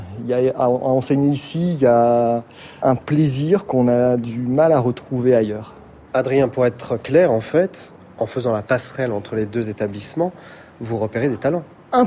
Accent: Boulogne-sur-Mer, Hauts-de-France, France; born there; now in Marseille, France; Je suis né à Boulogne-sur-Mer.

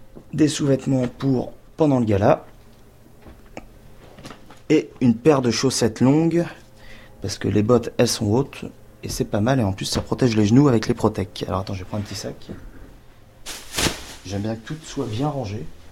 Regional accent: Paris, Île-de-France, France; j'aime bien faire voir que je suis parisien, j'aime bien ma ville. C'est de là que je viens.

